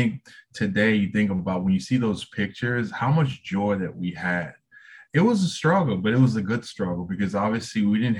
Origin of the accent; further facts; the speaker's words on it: New York, United States; Growing up in New York was a special place because, you know, we all reunited as children and we used to play.